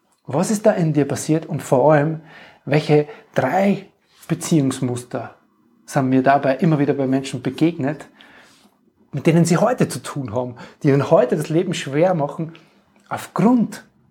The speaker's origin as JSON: {"language": "German", "country": "Germany", "tie": "born or raised there", "said": "ich bin in der DDR aufgewachsen."}